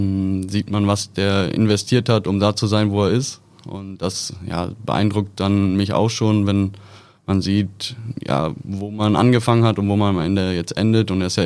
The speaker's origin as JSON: {"language": "German", "region": "Hamburg", "country": "Germany", "said": "ich als Hamburger"}